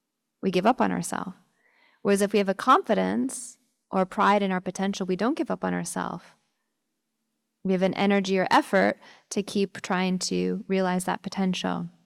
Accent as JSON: {"language": "English", "town": "Seattle", "region": "Washington", "country": "United States", "tie": "born or raised there", "said": "it was where I grew up in Seattle."}